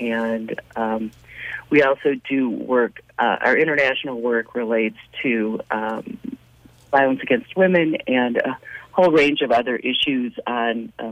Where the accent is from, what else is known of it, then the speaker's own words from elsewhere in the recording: Golden Valley, Minnesota, United States; I am. I was born in Golden Valley, actually.